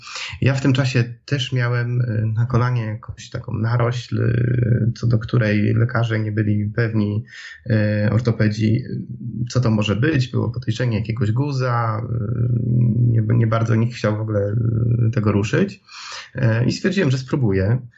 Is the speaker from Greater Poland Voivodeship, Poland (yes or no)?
no; Tricity, Pomeranian Voivodeship, Poland; Ja pochodzę z Trójmiasta, mam 34 lata, mieszkam z moją małżonką.